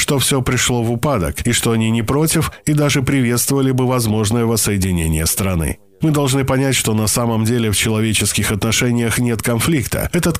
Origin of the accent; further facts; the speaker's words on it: Criuleni, Criuleni District, Moldova; Совсем недавно в городе Криулень, откуда я родом, был открыт первый парк солнечных батарей